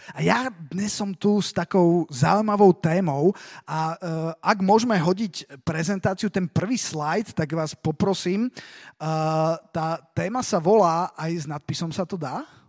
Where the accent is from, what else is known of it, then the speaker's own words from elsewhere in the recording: Bratislava, Bratislava Region, Slovakia; som z Bratislavy, zo zboru Slovo života.